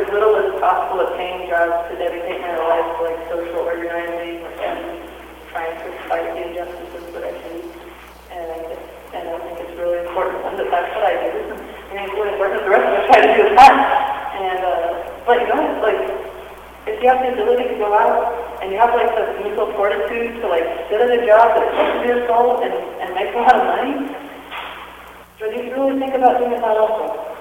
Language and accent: English; Missouri, United States; also born or lived in Northern California; I was born in Northern California. I also spent a good period of my life in Southeast Missouri. I've spent a lot of my early childhood in a working class family, and I went home to Missouri.